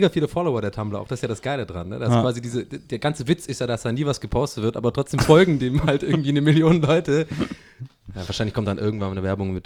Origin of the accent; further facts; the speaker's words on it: Tübingen, Baden-Württemberg, Germany; Bei uns in Tübingen gab es so einen Laden, der hieß Handelshof.